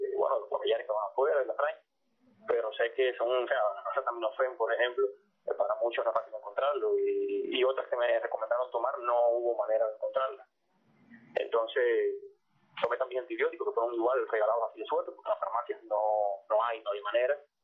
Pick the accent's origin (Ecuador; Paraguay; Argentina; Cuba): Cuba